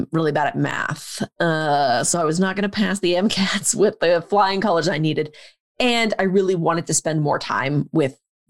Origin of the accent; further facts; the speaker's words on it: New Jersey, United States; If I was, I'd probably actually be an Eagles fan because I grew up outside of Philly in New Jersey.